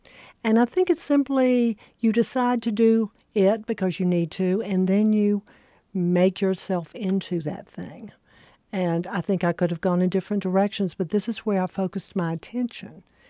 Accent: South Carolina, United States; I grew up in South Carolina on a farm and in the country where I played most of the time.

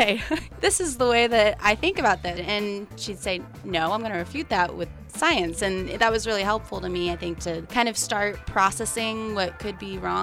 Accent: Sunnyvale, California, United States

